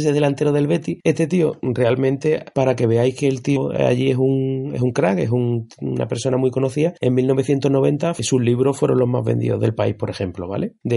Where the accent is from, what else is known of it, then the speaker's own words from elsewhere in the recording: Andalusia, Spain; Yo, como buen andaluz